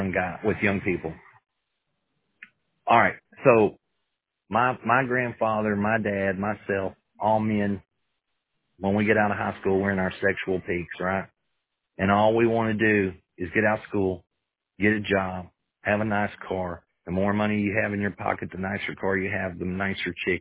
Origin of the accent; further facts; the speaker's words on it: Arkansas, United States; moved away; I'm originally from Arkansas, and I grew up in a small town in Arkansas. And I mean, I'm talking rural. There was a slaughterhouse on one side of me, and there was a dairy on the other side.